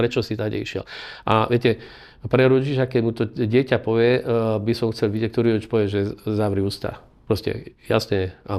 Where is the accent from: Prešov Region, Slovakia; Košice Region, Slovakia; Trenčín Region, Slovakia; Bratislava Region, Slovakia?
Košice Region, Slovakia; Košice; teda ja som rodený Košičan